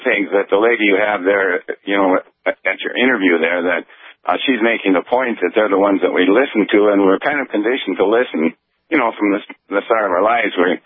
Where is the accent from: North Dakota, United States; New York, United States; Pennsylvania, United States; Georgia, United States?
North Dakota, United States; And I was born in North Dakota, raised in North Dakota, and I ended up teaching school in North Dakota for many years.